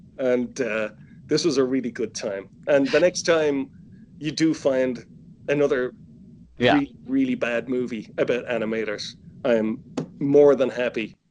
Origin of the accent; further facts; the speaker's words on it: Ireland; now in Los Angeles, United States; I'm in Los Angeles, but I'm Irish.